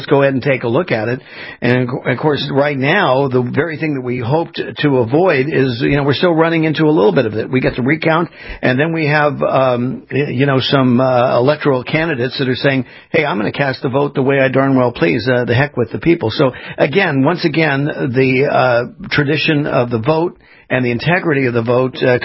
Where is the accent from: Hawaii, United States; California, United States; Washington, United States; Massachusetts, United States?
California, United States; moved away; I mean, I was born and raised in California 4 years ago, moved here to the east in Florida